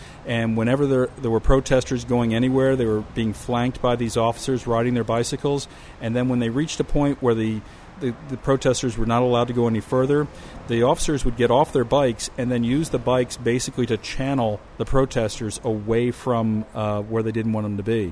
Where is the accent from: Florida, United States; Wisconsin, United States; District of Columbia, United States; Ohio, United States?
Ohio, United States; Cleveland; I am looking forward to going back to my hometown.